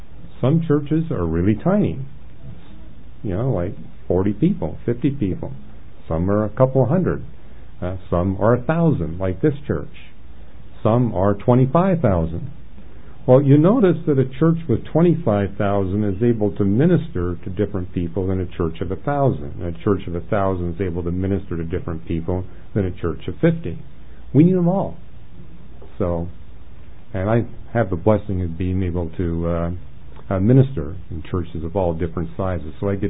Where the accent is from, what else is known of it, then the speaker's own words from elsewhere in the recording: Canada; You know, I came from Canada, and Canada also, like the United States, has a huge influx of immigrants.